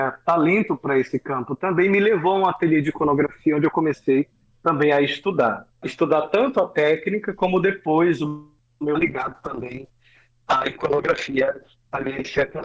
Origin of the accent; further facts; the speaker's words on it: Acre, Brazil; moved away as an adult; now in São Paulo, Brazil; eu sou natural do estado do Acre, no norte do país. Vivo em São Paulo há 16 anos, mas até os 20, 21 anos eu morei lá.